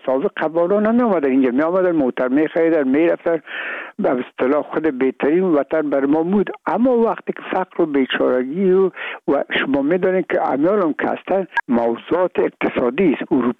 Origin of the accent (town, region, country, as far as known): Afghanistan